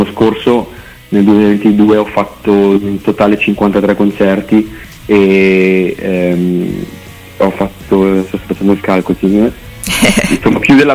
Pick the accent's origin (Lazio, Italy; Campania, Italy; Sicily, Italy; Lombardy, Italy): Lombardy, Italy; Brescia; Io sono di Brescia